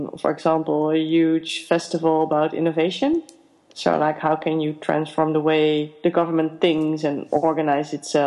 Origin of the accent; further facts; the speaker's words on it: The Hague, South Holland, Netherlands; English is a second language; So I'm from the Netherlands, from The Hague, and we went to South Africa first.